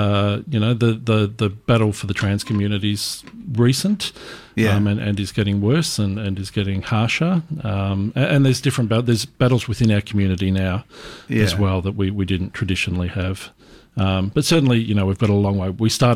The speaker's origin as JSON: {"language": "English", "town": "Bunyip", "region": "Victoria", "country": "Australia", "tie": "born or raised there", "said": "I grew up in Bunyip."}